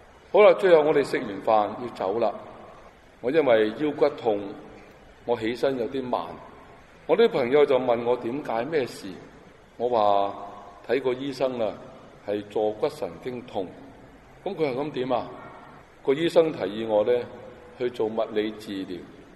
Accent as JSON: {"language": "Chinese", "country": "China", "said": "好像我们中国人有一句警句"}